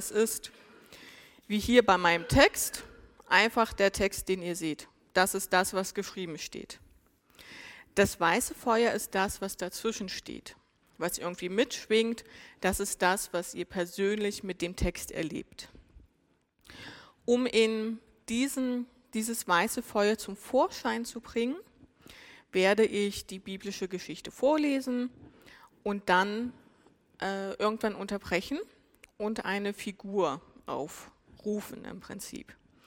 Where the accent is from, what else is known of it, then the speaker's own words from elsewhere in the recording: Saxony-Anhalt, Germany; moved away as an adult; now in Kleinsendelbach, Germany; wir kommen beide aus Sachsen-Anhalt. Wir sind auch beide 34 Jahre alt und sind seit 9 Jahren jetzt hier im Fränkischen. Und wir wohnen in Kleinsindelbach, also sogar im Landkreis Forchheim auch noch.